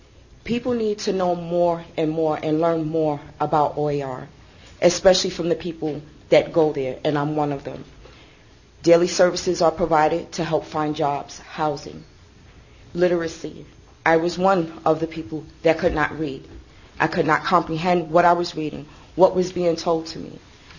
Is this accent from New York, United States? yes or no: yes; Ithaca, New York, United States; I'm from Ithaca.